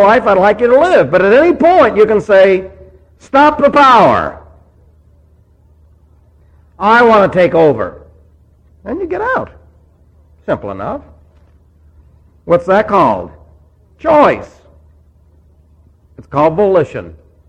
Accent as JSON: {"language": "English", "region": "New York", "country": "United States", "tie": "born or raised there", "said": "And of course, I was raised in New York, so that was common."}